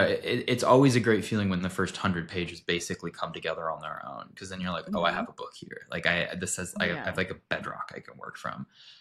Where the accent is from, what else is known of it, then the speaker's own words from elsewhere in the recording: Waco, Texas, United States; I was in my hometown, which is a small, smallish city called Waco. It's like in the middle of Texas, like the heart of Texas.